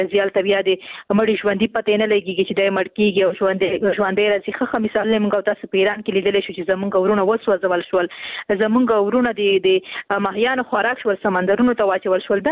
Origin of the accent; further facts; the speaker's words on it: Khost, Afghanistan; ورور زه هم د خوست یم